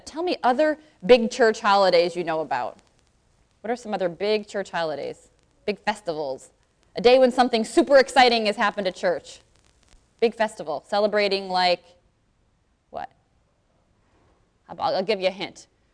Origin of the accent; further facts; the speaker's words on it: Anchorage, Alaska, United States; I'm from Anchorage.